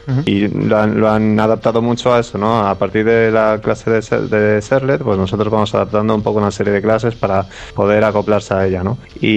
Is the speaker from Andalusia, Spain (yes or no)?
no; Madrid, Community of Madrid, Spain; soy madrileño, tengo 29 años, estudié Ingeniería Superior en Informática en la Universidad Autónoma de Madrid